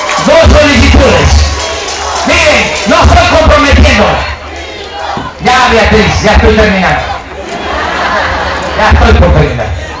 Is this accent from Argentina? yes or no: no; Veracruz, Mexico; La Constitución de Veracruz establece en el artículo 11 que los hijos de veracruzanos son veracruzanos. Yo soy veracruzano. Pero para decirlo mejor, soy Choco Jarocho.